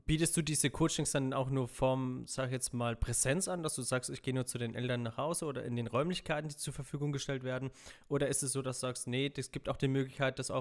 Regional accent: Freiburg, Baden-Württemberg, Germany; ich komme halt jetzt nicht aus der Ecke Hamburg, sondern ich komme halt eher aus der Ecke Freiburg.

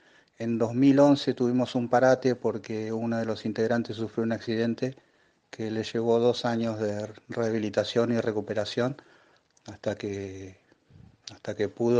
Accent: Berazategui, Buenos Aires Province, Argentina; Somos de Berazategui, zona sur del conurbano.

